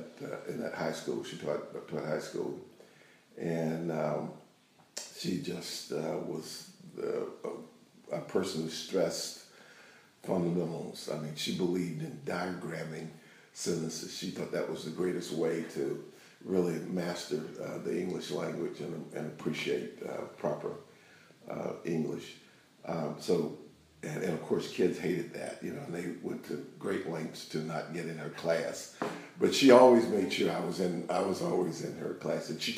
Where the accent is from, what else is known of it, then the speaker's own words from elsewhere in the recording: East Spencer, North Carolina, United States; I grew up there in East Spencer. Went to segregated schools all the way through, 1 through 12.